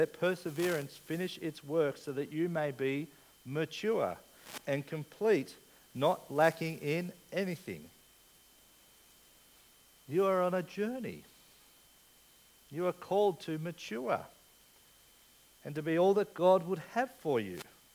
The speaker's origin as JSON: {"language": "English", "region": "England", "country": "United Kingdom", "said": "No, I'm an Englishman. Don't worry. It's okay to be an Englishman."}